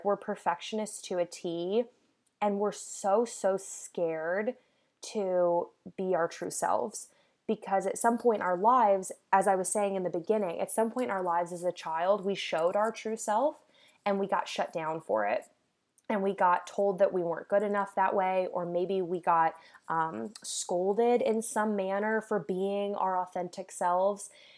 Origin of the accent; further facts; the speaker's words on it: Illinois, United States; I was across the country. I'm from Illinois. So I was across the country in Washington, D.C.